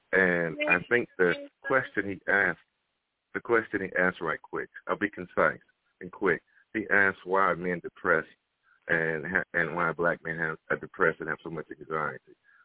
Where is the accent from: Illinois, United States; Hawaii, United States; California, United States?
Illinois, United States; Chicago; I grew up on 5525 South Lafayette, Chicago, Illinois. 60625.